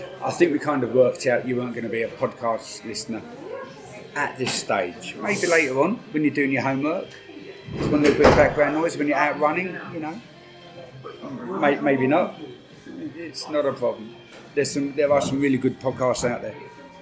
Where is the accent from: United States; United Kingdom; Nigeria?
United Kingdom; England; And as I said to Roy, that's how they know that we're English